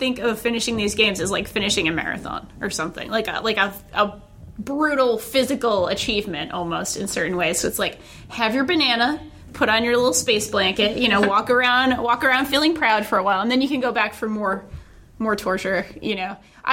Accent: Rhode Island, United States; For having a cool name that makes me think of my home state of Rhode Island. Good place. Good coffee milk.

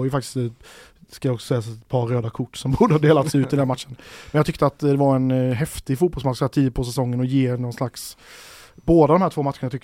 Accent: Växjö, Kronoberg County, Sweden; Ja, jag är från Växjö så den får du inte med mig på.

